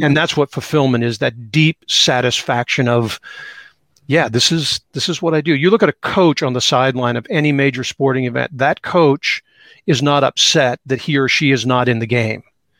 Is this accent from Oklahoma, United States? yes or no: no; Seattle, Washington, United States; when I was a teenager, growing up in Seattle, doing a lot of hiking and climbing as a Boy Scout